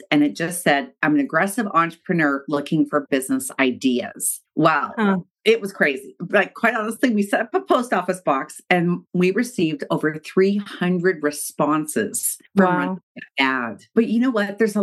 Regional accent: Canada; I'm Canadian

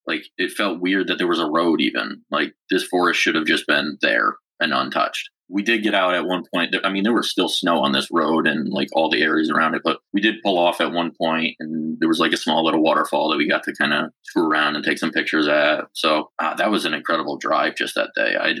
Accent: New York, United States; Like, I'm a New Yorker, we're fine.

